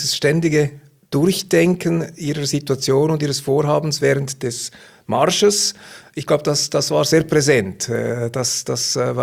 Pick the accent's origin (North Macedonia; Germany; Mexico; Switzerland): Switzerland; als Schweizer